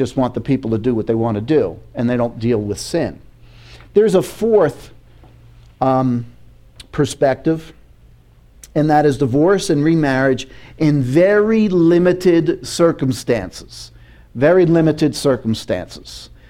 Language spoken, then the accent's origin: English; New York, United States; And so because I'm from New York, I can be, in your face.